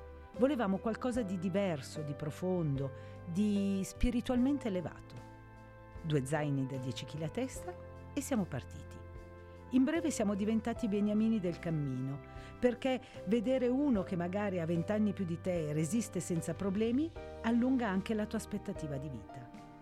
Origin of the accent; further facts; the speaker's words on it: Veneto, Italy; Io sono nata e cresciuta in Veneto